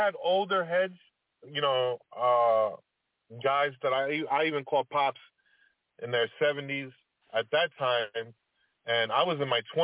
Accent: New York City, New York, United States; You know, but I grew up on Hunts Point. Hunts Point was the spot back in the day.

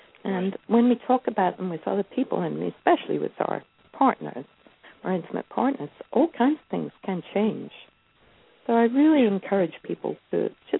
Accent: Scotland, United Kingdom; moved away as an adult; now in United States; I grew up in Scotland and I moved to Northern California when I was 30.

